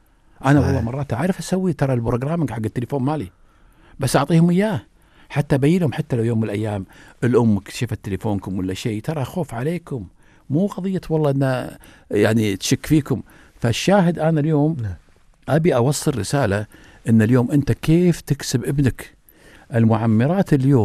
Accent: Kuwait; فكان عندنا في الكويت يروحون ملعب الصابون يلعبون كرة

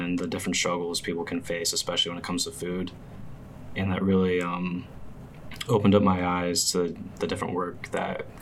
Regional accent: Findlay, Ohio, United States; But I was born and raised in a town called Findlay, Ohio, which is a small town in Northwest Ohio.

